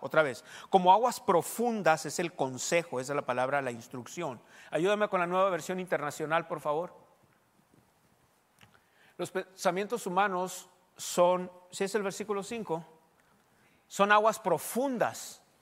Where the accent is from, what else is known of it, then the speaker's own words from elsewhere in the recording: Hermosillo, Sonora, Mexico; born there; nací en 1975 ahí en Hermosillo, entonces estaba, tenía 6 años